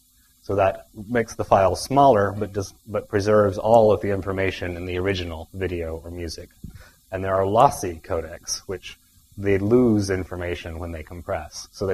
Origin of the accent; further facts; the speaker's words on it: Vancouver, British Columbia, Canada; I come from Vancouver on the western edge of Canada